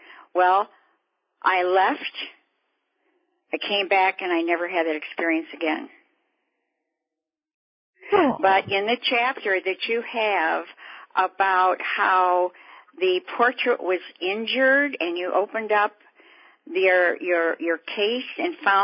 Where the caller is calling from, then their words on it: Fairfield, Iowa, United States; I'm calling from Fairfield, Iowa.